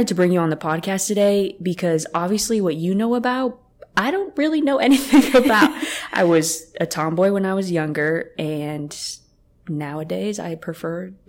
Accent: Washington, United States; So as you know, I'm from Washington.

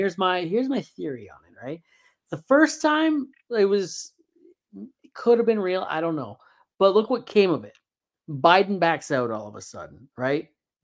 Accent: Canada; I'm Canadian.

